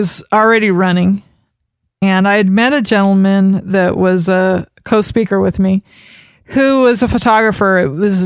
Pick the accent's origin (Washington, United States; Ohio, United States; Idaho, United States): Idaho, United States; Because I was born and raised in Idaho.